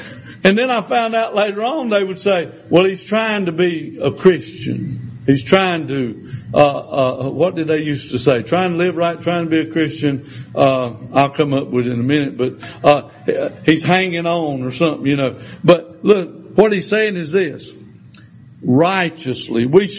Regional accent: Lancaster, South Carolina, United States; Now, I know I'm from Lancaster. I grew up in Lancaster. That's the other side of Catawba River, and we talk different.

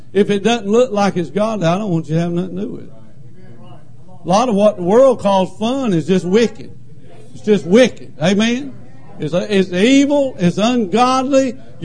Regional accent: Lancaster, South Carolina, United States; I don't read English real good. I'm from Lancaster, South Carolina.

